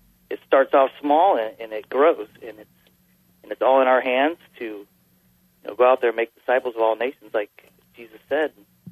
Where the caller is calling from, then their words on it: Turlock, California, United States; I'm calling from Turlock, California. It's up in the Central Valley, California.